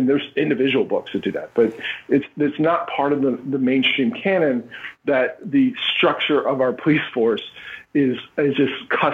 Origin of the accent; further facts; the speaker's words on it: Philadelphia, Pennsylvania, United States; I'm from Philly.